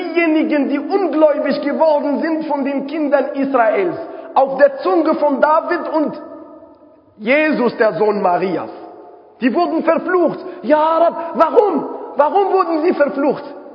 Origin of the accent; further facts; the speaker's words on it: Rabat, Rabat-Salé-Kénitra, Morocco; German is a second language; moved away as an adult; now in Germany; bevor ich komme aus Marokko in Rabat